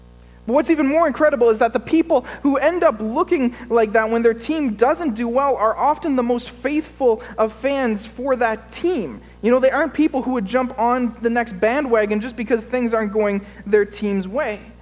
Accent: Ottawa, Ontario, Canada; Growing up in Ottawa, one of my favorite things to do with family or friends

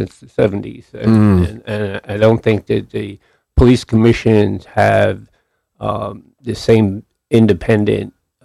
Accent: West Haven, Connecticut, United States; I grew up in West Haven.

